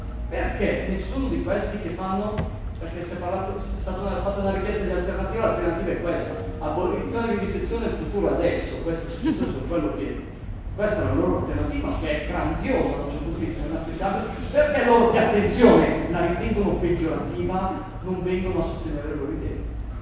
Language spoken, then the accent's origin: Italian; Varese, Lombardy, Italy; lo so perché sono di Varese